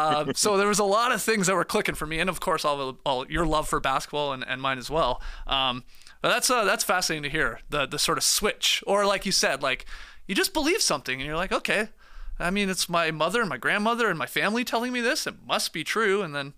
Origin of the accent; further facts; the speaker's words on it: Canada; I'm a 5'10 white guy. I'm a Canadian. He's American.